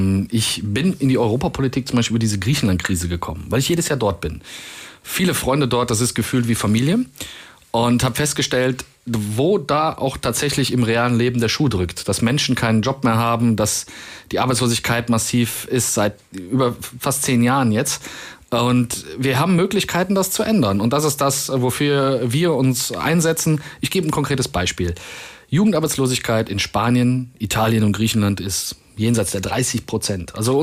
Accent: Aachen, North Rhine-Westphalia, Germany; Also ich komme aus Aachen

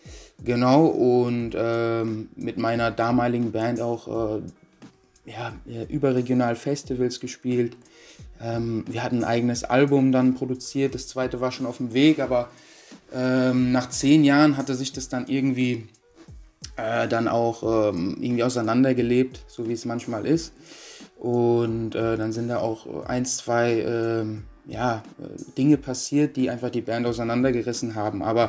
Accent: Darmstadt, Hesse, Germany; moved away as an adult; Genau, das ist meine Heimat, da komme ich eigentlich her. Da wurde ich auch geboren. Und ja, dementsprechend bin ich da auch aufgewachsen, die ersten 20 Jahre meines Lebens dort verbracht.

